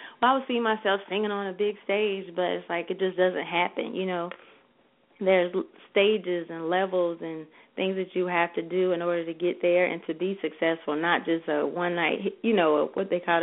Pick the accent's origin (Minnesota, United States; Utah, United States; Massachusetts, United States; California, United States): California, United States; Los Angeles; Well, honestly, I'm from Los Angeles, so maybe around the age 17 or 18, I started doing, like, demo work